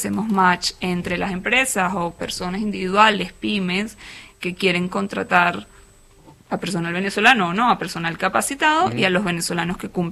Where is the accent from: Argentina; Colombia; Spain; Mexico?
Argentina; en mi caso inclusive yo soy argentina, por opción, hija de argentinos de padre exilado, durante la época del proceso.